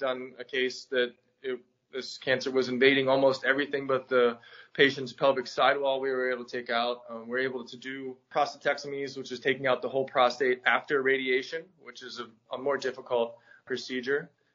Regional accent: Pittsburgh, Pennsylvania, United States; I grew up just outside of Pittsburgh, PA. I went to a small high school with like 90 kids.

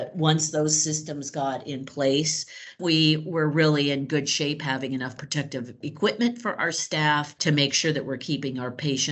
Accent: Erie, Pennsylvania, United States; since I'm from the Erie area

